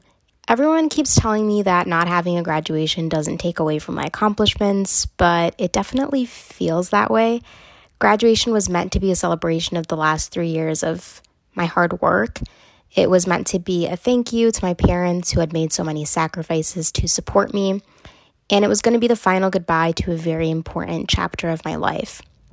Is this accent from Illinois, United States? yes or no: yes; Chicago, Illinois, United States; I am from Chicago, Illinois.